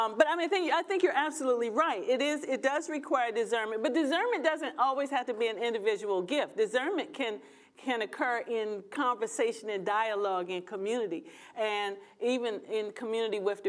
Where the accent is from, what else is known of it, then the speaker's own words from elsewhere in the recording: United States; my experience as African American is, why is it that we are the ones who always have to adjust to what white people want to do?